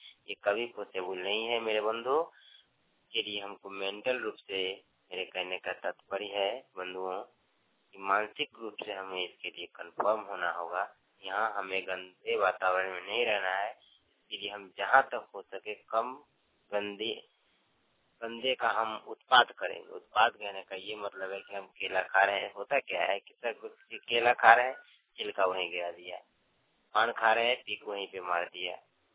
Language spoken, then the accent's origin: Hindi; Muzaffarpur, Bihar, India; Village plus post बकरी तो कहूँ, डिस्ट्रिक्ट मुजफ्फरपुर बिहार का रहने वाला हूँ।